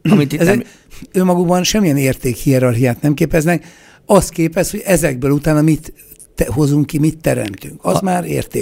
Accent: Budapest, Hungary; én budapesti vagyok, tehát itt van egy szubjektív elhajlás természetesen

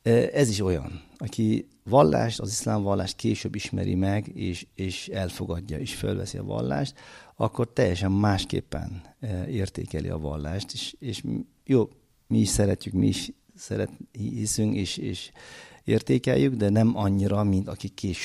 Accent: Uzbekistan; én Üzbegisztánból jöttem közben

